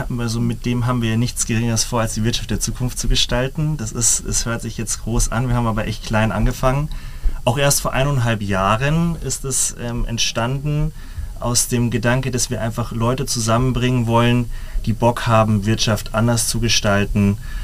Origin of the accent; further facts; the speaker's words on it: Schliersee, Bavaria, Germany; Also ich komme ursprünglich vom schönen Schliersee, schönen idyllischen Schliersee, ist in der Nähe vom Tegernsee, für alle Zuhörer, die nicht aus Bayern kommen. Bin dort auch aufgewachsen